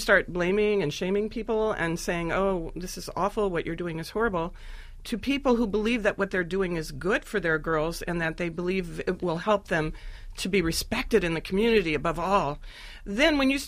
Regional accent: United States; And I said, as an American, I said, oh, my gosh, I can't really approach this issue because it's so sensitive. And I, as an American, might be seen as judging.

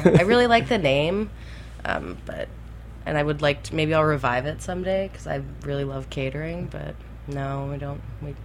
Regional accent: Key West, Florida, United States; because I grew up in Key West, and that was a big deal there.

